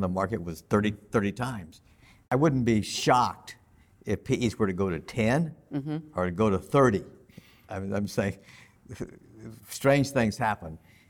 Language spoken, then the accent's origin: English; Texas, United States; I'm from Texas, so I checked that.